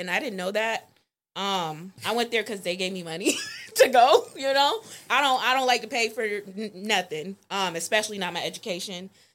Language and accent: English; Boston, Massachusetts, United States; I'm from Boston. That's where I grew up. If you're familiar with the Boston area, I grew up in Mattapan. So not really the best neighborhood.